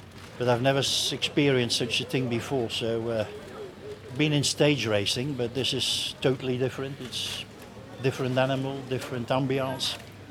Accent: Geraardsbergen, Flanders, Belgium; English is a second language; I'm actually from Gerardsbergen, my hometown and the hometown of the Transcontinental race as such.

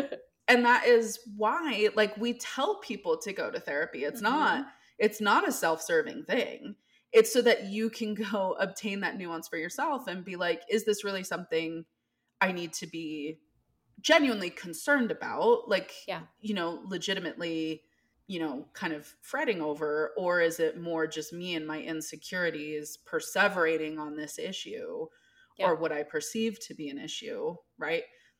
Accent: New York, United States; now in Salt Lake City, United States; Yeah, so I grew up in New York State, and I will still claim that for the rest of forever, that I am from New York. So I've lived in the Salt Lake City area for like 14 years.

